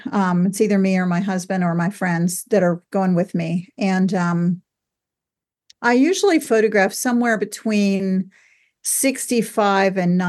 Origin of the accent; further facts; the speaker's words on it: Largo, Florida, United States; I grew up in Largo, and we had a Kwanzai Hut theater in Largo that had a metal roof.